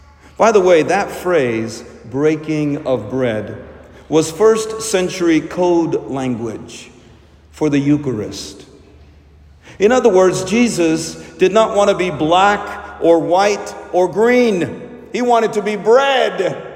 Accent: Little Rock, Arkansas, United States; That interview reminded me of growing up as an Indian with dark skin in Southwest Little Rock, a very white part of town back in the 1980s.

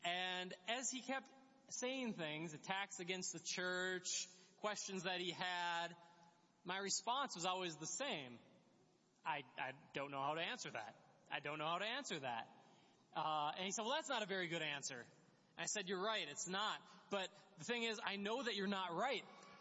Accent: Brainerd, Minnesota, United States; now in Grand Rapids, United States; I grew up in Brainerd

